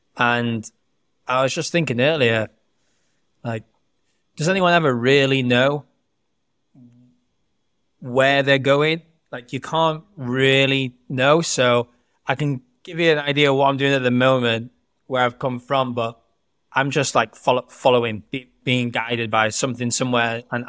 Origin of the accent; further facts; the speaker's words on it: Wales, United Kingdom; So I grew up in North Wales. I'm from a small town, about 10,000 people. I'm fluent in Welsh and pretty good in English.